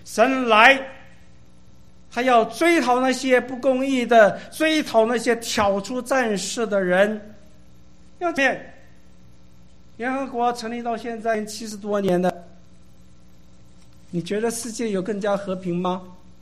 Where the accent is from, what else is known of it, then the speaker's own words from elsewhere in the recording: Taiwan; 让我想到我是从小在台湾长大的